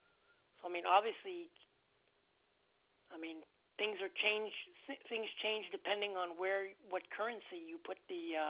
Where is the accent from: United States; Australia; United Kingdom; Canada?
Canada; Why is there so much focus on me being Canadian? I don't understand it.